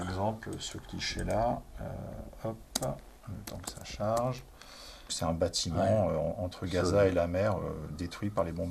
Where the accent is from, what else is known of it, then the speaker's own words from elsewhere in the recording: Le Havre, Normandy, France; Je suis originaire du Havre, donc une ville côtière française qui a été terriblement marquée par la Seconde Guerre mondiale et les bombardements, dont ceux de la Libération, qui ont rasé tout le centre-ville.